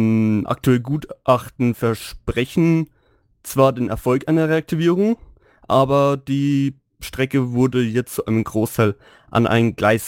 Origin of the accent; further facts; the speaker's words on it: Bavaria, Germany; ich bin 21 Jahre alt. Ich komme eben aus Unterfranken, Kreis Schweinfurt, da wo der Felix vorher gewohnt hat, bevor er Landflucht begangen hat.